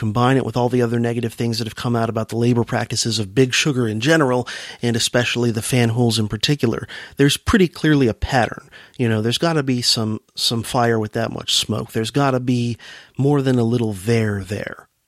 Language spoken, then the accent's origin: English; Florida, United States; And as a youngster growing up in South Florida, I can remember hearing about this in Belle Glade and other sugar towns